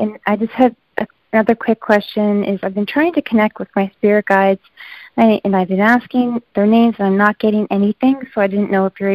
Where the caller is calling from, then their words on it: Halifax, Nova Scotia, Canada; I'm calling from Halifax, Nova Scotia.